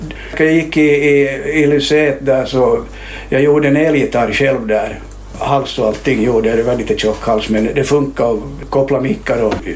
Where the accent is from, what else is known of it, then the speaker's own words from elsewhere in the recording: Helsinki, Uusimaa, Finland; born there; Så jag föddes i Helsingfors då, 56.